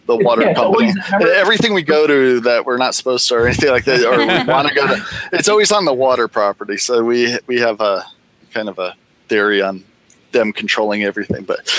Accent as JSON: {"language": "English", "town": "North Haven", "region": "Connecticut", "country": "United States", "tie": "born or raised there", "said": "North Haven."}